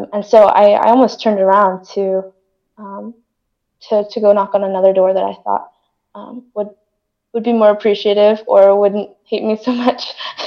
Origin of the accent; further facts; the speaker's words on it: Utah, United States; I grew up in Utah, so I heard a lot of people say like they know the Book of Mormon is true